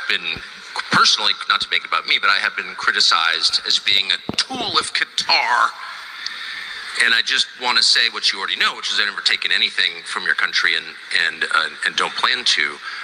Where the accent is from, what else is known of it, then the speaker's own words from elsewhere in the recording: United States; to make the statement that I'm an American and a free man, and I'll be wherever I want to be.